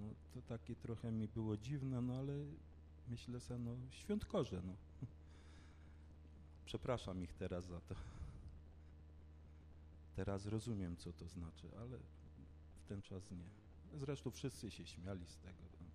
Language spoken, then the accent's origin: Polish; Wisła, Silesian Voivodeship, Poland; No więc urodziłem się tutaj w Wiśle, wychowałem się tutaj za pagórkiem.